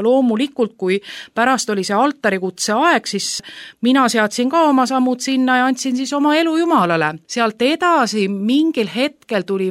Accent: Saare County, Estonia; ja tegelikult nüüd juurde tagasi minnes olen mina pärit siis Saaremalt. Sündisin, kasvasin seal mitte usklikus perekonnas.

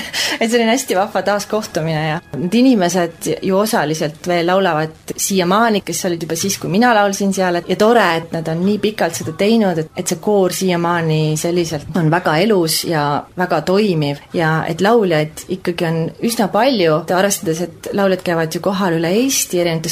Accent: Kohila, Rapla County, Estonia; pärit Kohilast, praegu elan ka Kohilas

